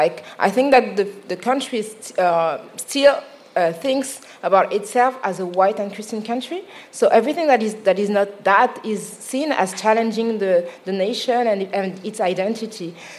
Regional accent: Paris, Île-de-France, France; I'm from here, I'm from Paris, where are you really from? Where were you before? And if we try to explain that there was no before because we were born and raised here

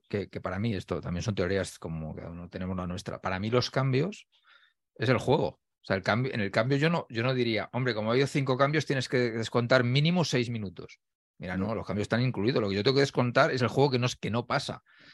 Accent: Spain; como los españoles vamos con 2, pues todo el rato, transportador de ángulo

